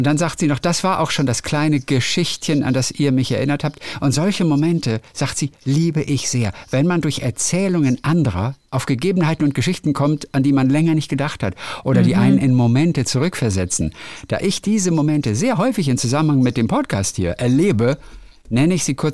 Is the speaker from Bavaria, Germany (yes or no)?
yes; Bavaria, Germany; da komme ich genau her. Hab mich so gefreut. Erstens habe ich, obwohl das meine Heimat ist, gar nicht von der Namensgebergeschichte des Watzmanns gewusst.